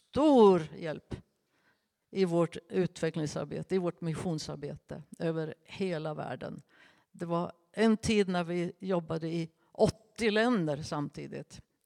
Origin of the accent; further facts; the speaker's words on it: Nyköping, Södermanland, Sweden; När jag var 13 år så satt jag i ett möte som det här i Nyköping där jag kommer ifrån.